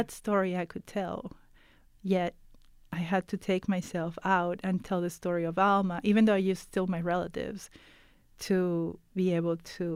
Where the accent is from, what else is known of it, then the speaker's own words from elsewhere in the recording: Peru; as a woman born in Peru, born and raised in Peru, it's unbelievable.